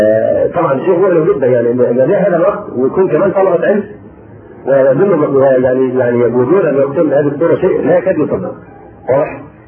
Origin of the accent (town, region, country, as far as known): Egypt